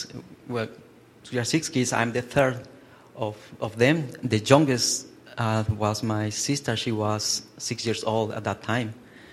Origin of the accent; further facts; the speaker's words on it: Guatemala; Well, I am from Guatemala, a country in Central America. I was raised and I was born in a Christian family. I am the third of six kids.